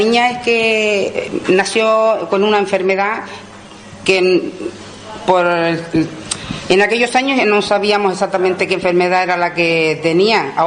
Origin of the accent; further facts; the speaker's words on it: Cofete, Canary Islands, Spain; Sí, nosotros nacimos aquí en Cofete.